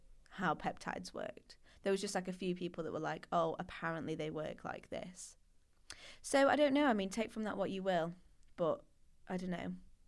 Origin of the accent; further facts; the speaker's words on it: Yorkshire and the Humber, United Kingdom; no, I'm from this place called Yorkshire near Sheffield.